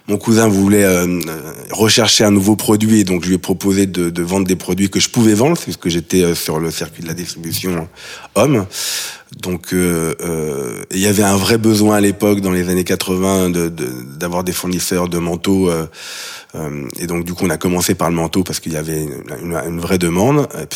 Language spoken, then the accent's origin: French; Paris, Île-de-France, France; Ben, je suis parisien, enfin, je suis né en banlieue parisienne.